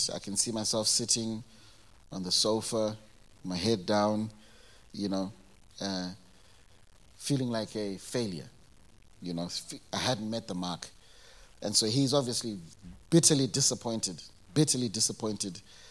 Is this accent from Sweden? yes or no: no; Zimbabwe; And so I recall I grew up in Zimbabwe.